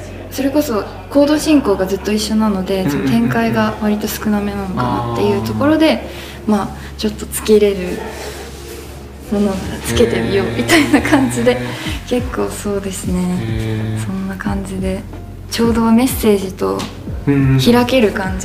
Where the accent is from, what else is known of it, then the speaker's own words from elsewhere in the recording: Okinawa, Japan; 私沖縄出身なので、はい、沖縄にいた時に